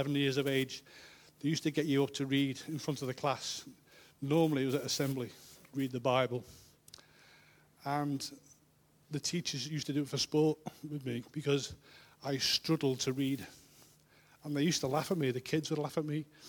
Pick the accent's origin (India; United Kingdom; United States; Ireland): United Kingdom; Liverpool, North West England; I'm from Liverpool. I was born in 1960